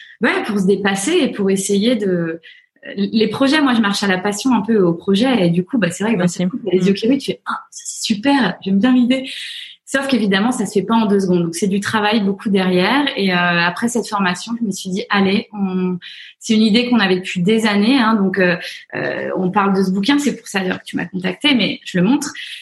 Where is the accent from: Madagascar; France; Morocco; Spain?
France; accent: French; mon accent, au bout de 2 minutes, on me dit « Oh, you're so French, you're so cute !»